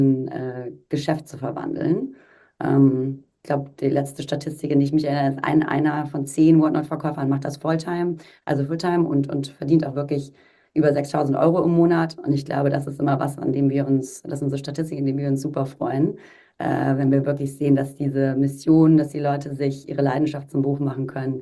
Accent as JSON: {"language": "German", "town": "Freiburg", "region": "Baden-Württemberg", "country": "Germany", "said": "Ich komme ursprünglich aus Freiburg."}